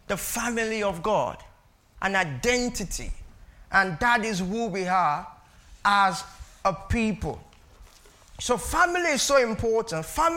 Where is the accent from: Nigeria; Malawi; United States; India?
Nigeria; regardless of who you are, I came from Nigeria, I have people from different places here.